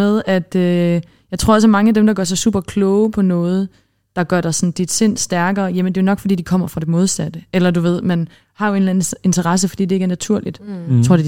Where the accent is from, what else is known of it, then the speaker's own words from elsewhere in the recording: Iceland; Jeg er fra Island, og i Island der bor der 350.000 mennesker.